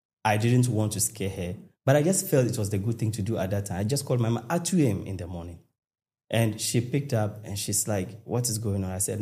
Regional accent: Tamale, Northern Region, Ghana; You see, I grew up in Tamale.

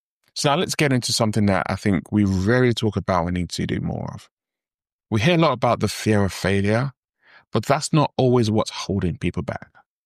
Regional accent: Nigeria; Yeah, I'm Nigerian, it happens.

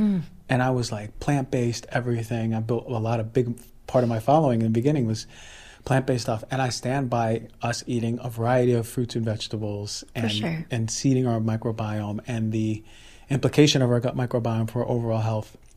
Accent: New York, United States; You know, I'm a New Yorker too. Like I'm a doer.

